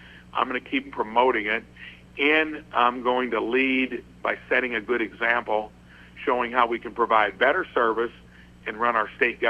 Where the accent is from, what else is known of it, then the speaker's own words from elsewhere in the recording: Jasper, Indiana, United States; any Hoosier can come visit me generally on Fridays if you arrange it ahead of time in my hometown of Jasper.